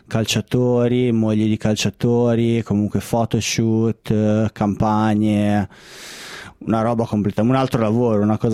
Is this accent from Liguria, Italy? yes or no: yes; Chiavari, Liguria, Italy; Io sono di Genova, Chiavari più precisamente.